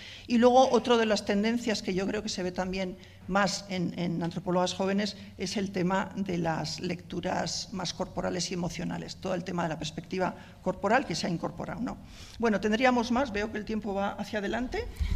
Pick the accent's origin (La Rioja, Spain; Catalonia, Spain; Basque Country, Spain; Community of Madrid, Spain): Basque Country, Spain; nosotras que somos del País Vasco, pensamos muy localizadamente.